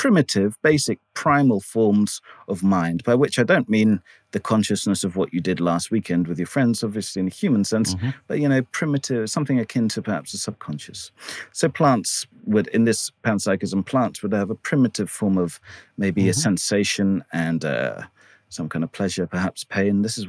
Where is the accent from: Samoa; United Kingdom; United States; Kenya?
United Kingdom; England; which I was brought up here in England mostly.